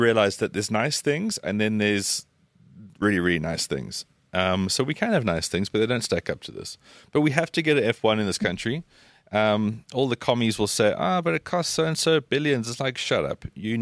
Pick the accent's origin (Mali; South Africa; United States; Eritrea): South Africa; And she said, where are you from? I said, I am from South Africa.